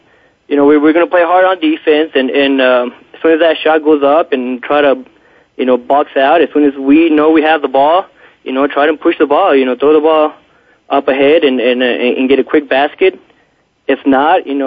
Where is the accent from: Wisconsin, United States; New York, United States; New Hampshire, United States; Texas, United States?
Texas, United States; also born or lived in Chihuahua, Mexico; I'm originally from Chihuahua, Mexico, but I grew up in West Texas. My dad's a basketball coach in Mexico, coach semi-pro. I played high school in Alpine, Texas, but then I attended UTEP, Texas El Paso